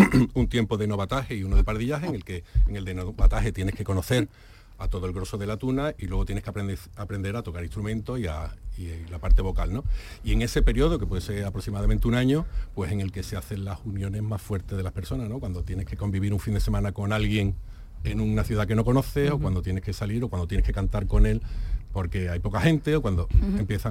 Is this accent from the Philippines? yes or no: yes; Philippines; Yo soy filipino.